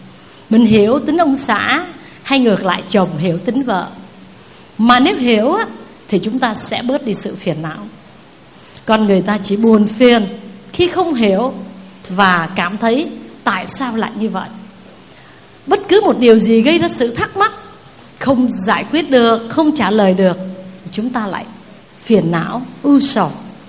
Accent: Southern Vietnam, Vietnam; Về miền Nam á, thì quê em có hai mùa mưa nắng à.

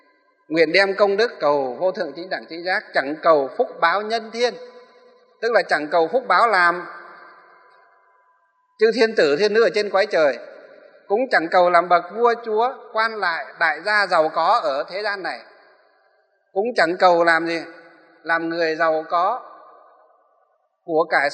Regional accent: Hòa Bình, Vietnam; Nhưng nhiều nơi, ở trong quê tôi cũng vậy, trong Hòa Bình quê tôi, một số Phật tử ở trong Kim Bôi ra vừa nói vừa khóc với chúng tôi

